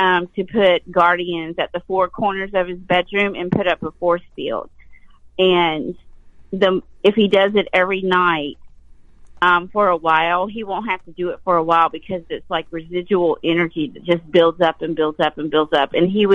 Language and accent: English; the South, United States; born there; Right, and I was born in the South, so I'm loving this story already.